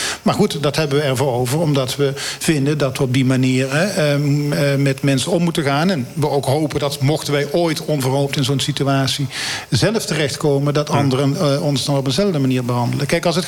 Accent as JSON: {"language": "Dutch", "country": "Netherlands", "said": "Dat doen wij natuurlijk vaak als Nederlanders ook."}